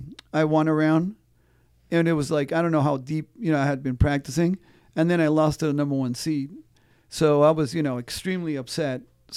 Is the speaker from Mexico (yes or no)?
yes; Mexico; also born or lived in San Antonio; now in United States; first we moved to San Antonio in Texas, and I started beating everybody there because I was originally from Mexico